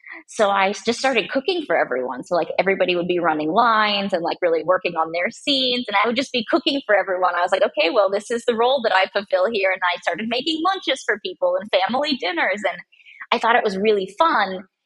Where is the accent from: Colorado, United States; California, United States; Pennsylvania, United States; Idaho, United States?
California, United States; San Diego; also born or lived in Portland, Oregon; But, you know, I grew up half in San Diego and half in Portland, Oregon.